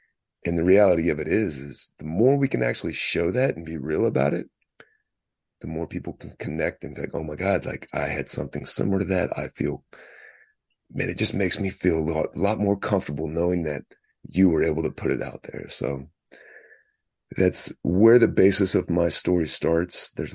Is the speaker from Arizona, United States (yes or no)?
no; Baton Rouge, Louisiana, United States; born there; So I was born in South Louisiana, in Baton Rouge.